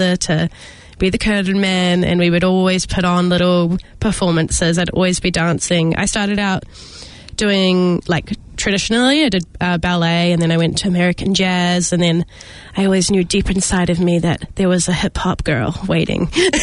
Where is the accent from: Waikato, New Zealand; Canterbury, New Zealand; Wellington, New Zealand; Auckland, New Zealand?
Canterbury, New Zealand; Christchurch; I'm from Ototahi, by the way, in Christchurch